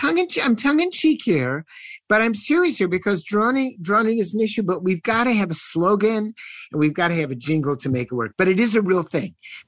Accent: Chicago, Illinois, United States; But I'm a city boy. I grew up in Chicago.

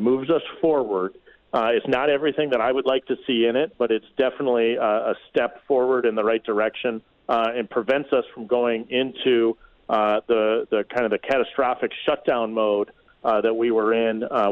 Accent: Janesville, Wisconsin, United States; working in the manufacturing sector in Wisconsin near my hometown of Janesville.

